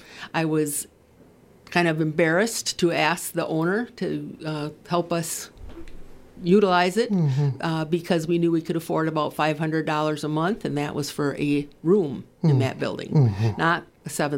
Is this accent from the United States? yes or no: yes; Eau Claire, Wisconsin, United States; now in Marshfield, United States; I'm from Eau Claire is where I grew up, okay. But I have now lived in Marshfield for 35 years, so it's home.